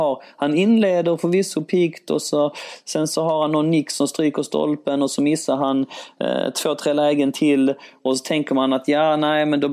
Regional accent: Sweden; born there; min pappa är från Polen, min pappa från Grekland, jag är född i Sverige

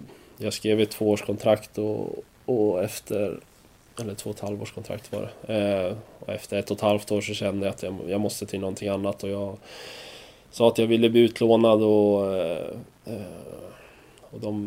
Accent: Eskilstuna, Södermanland, Sweden; kompisar hemma i Eskilstuna

